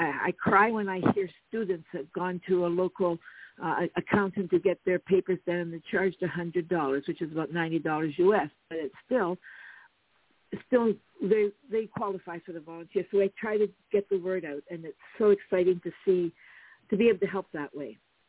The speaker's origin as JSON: {"language": "English", "region": "Nova Scotia", "country": "Canada", "tie": "born or raised there", "lives_now": "Timmins, Canada", "said": "But I grew up in Nova Scotia, which is on a little peninsula on the eastern coast of Canada. And then after I got married, we eventually lived here in Porcupine. Now, Porcupine is part of the city called Timmins."}